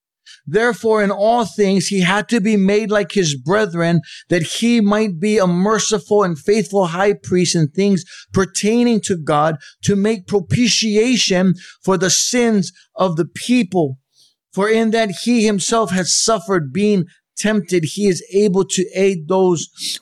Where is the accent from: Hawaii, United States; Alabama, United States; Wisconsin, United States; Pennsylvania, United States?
Hawaii, United States; I'm very proud of the fact that I'm Hawaiian. I got that cocoa in my veins. I love my Hawaiians.